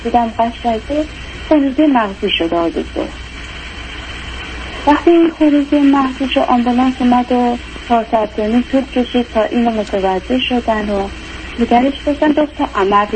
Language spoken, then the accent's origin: Persian; Iran; now in Europe; از خونه پدرش از ایران اومدیم اینجا. بعد وقتی که اومدیم اروپا